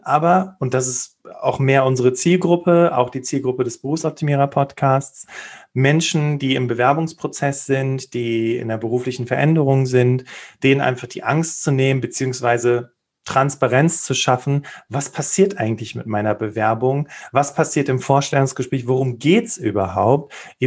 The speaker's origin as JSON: {"language": "German", "region": "North Rhine-Westphalia", "country": "Germany", "said": "ich komme aus der Nähe von Köln, also ich sitze jetzt, stehe tatsächlich gerade hier im Homeoffice an meinem Stehtisch und gucke raus ins Grüne, wohne also nicht direkt in Köln, sondern ein bisschen außerhalb."}